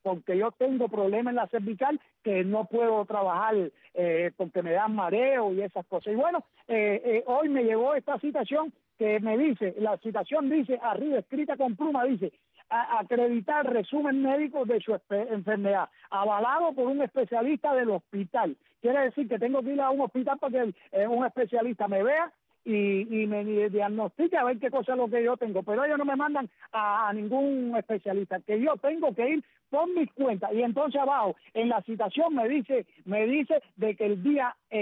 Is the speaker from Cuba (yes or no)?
yes; Cuba; como pueblo, como ciudadanos y como cubanos